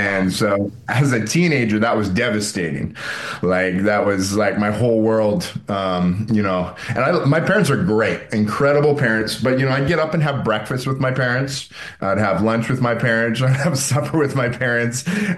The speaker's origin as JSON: {"language": "English", "region": "Alberta", "country": "Canada", "tie": "born or raised there", "said": "I grew up in Alberta. My parents live in a small town called, well, outside of the town called Warburg. It's in the bush. It's about an hour outside of Edmonton. And so that's my stomping grounds, around Edmonton, outside, in the country."}